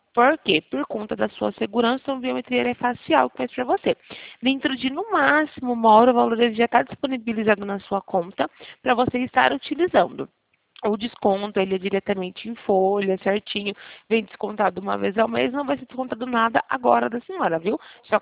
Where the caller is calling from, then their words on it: Campinas, São Paulo, Brazil; Então eu falo aqui de Campinas.